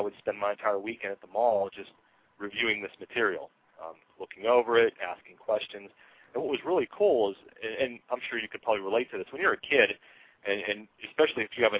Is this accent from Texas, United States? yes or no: no; Greensburg, Pennsylvania, United States; there were actual sightings going on in Pennsylvania, my home state, and in Greensburg, my hometown.